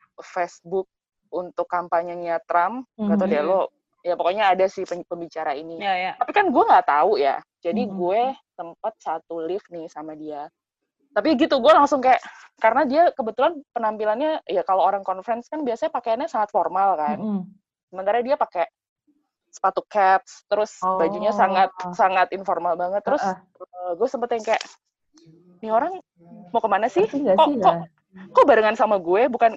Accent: Padang, West Sumatra, Indonesia; Ya kayak contoh yang lo bilang tadi, gue orang Padang, Pep.

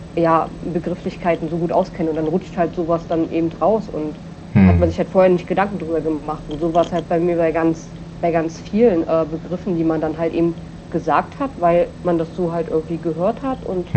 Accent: East Germany, Germany; ich komme aus dem Osten und ich habe da nochmal eine ganz andere Wahrnehmung.

